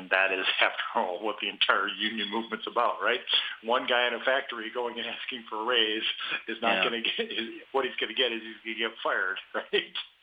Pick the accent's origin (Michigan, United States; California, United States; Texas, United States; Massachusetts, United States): Michigan, United States; Grand Rapids; in my hometown of Grand Rapids.